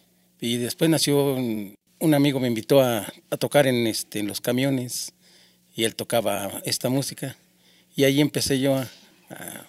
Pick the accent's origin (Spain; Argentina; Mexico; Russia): Mexico; Álamo, Veracruz; Yo soy de Álamo, Veracruz, ya vengo.